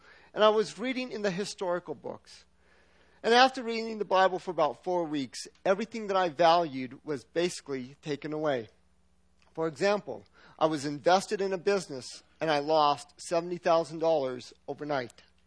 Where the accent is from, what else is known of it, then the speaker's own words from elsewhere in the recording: Pueblo, Colorado, United States; My dad, I grew up in Pueblo, so I called up my dad in Pueblo